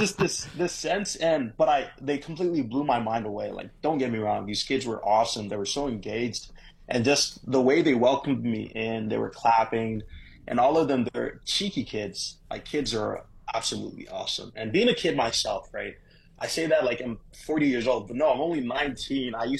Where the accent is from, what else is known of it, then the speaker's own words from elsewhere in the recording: Nigeria; I'm not sure whether being like Nigerian has something to do with it, but back home, like our people are always so open, we're always so friendly.